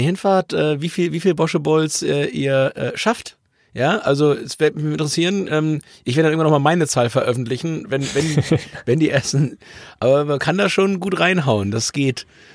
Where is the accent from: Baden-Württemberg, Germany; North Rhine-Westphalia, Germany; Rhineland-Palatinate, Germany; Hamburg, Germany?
Hamburg, Germany; Es erinnert ein ganz klein bisschen für mich als Hamburger ganz müh an Stade